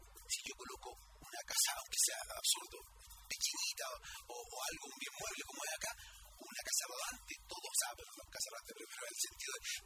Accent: Chile; nosotros también como chilenos no lo teníamos claro

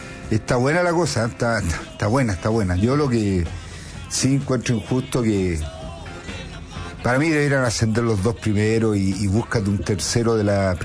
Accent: Valparaíso, Chile; also born or lived in Puerto Natales / Puerto Williams / Quilpué; No, yo soy porteño, soy nacido en Valparaíso.

